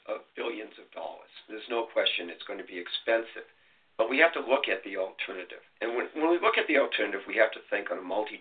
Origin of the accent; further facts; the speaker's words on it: Boston, Massachusetts, United States; accent: Boston; Well, New York City, I'm a kid from Boston, as you can tell from my accent.